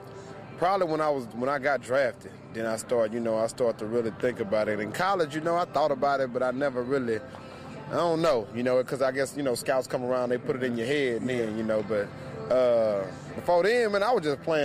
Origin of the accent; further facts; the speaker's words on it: Houston, Texas, United States; I'm from Houston, Texas.